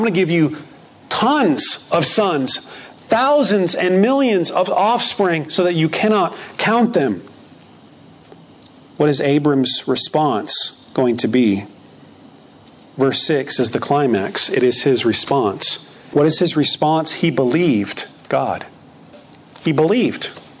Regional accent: Phoenix, Arizona, United States; And I look up, and now I grew up in Phoenix, Arizona. So it's a lot of competing lights in Phoenix, Arizona.

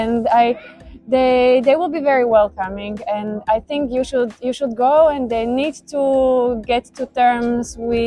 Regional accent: eastern Slovakia, Slovakia; English is a second language; now in Luxembourg; I'm from Slovakia, but on top of it, I'm from the eastern part of Slovakia. So that's quite far away from the opposite side of the from the capital.

